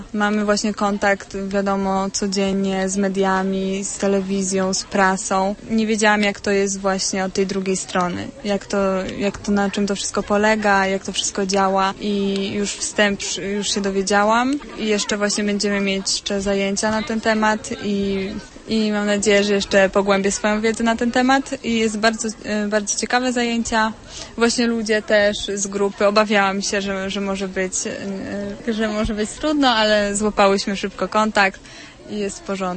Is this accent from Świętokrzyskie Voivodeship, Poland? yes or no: no; Lublin, Lublin Voivodeship, Poland; przyjechałam z Lublina.